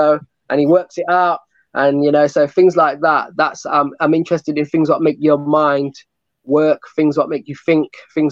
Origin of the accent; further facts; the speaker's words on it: Nottingham, East Midlands, United Kingdom; born there; I was born in Nottingham, the UK, and Nottingham's famous for Robin Hood.